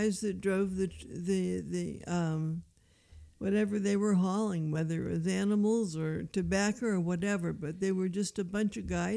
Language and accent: English; Washington, D.C., District of Columbia, United States; I'm sorry, I'm from Washington, D.C. I don't use wood stoves.